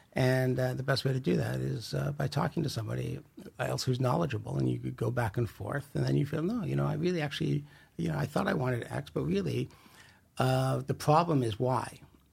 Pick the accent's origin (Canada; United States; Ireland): Canada; Thankfully, because we're Canadian, you know, there's only so many riots we could do.